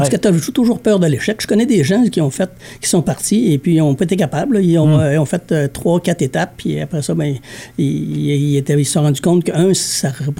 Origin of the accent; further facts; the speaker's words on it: Quebec, Canada; En plus, on est des Québécois.